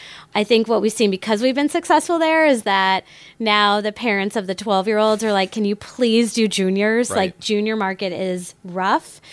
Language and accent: English; Massachusetts, United States; while I grew up on Cape Cod and it is coastal